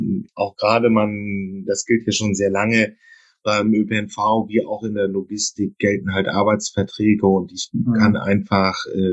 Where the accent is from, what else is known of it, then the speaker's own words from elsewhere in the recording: Germany; Aber die Psychologie, und da sind wir ja Deutsche, wir haben ja ein bisschen, wir sind ja hier auch in Deutschland